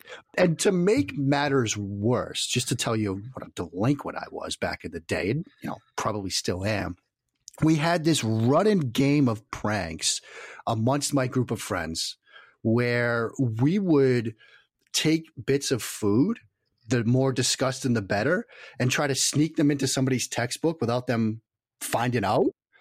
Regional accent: Boston, Massachusetts, United States; I'm an Italian kid, you know, growing up in the Boston area

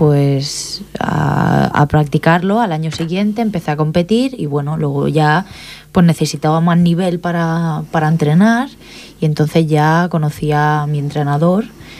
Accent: Pont de Vilomara, Catalonia, Spain; como era muy barrullera y muy así callejera del pueblo, del Pont de Vilomara, ni más ni menos

